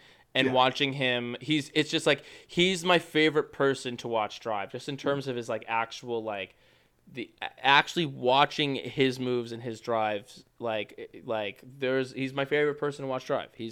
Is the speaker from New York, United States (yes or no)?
yes; New York City, New York, United States; And as a New Yorker who roots for shitty teams my entire life, I understand.